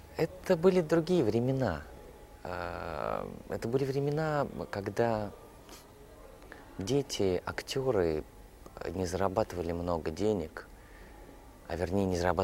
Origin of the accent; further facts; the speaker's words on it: Saint Petersburg, Russia; в моем родном городе, в Питере